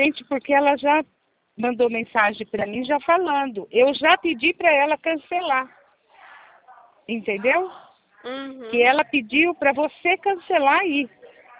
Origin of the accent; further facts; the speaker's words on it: Jundiaí, São Paulo, Brazil; Eu sou de Jundiaí.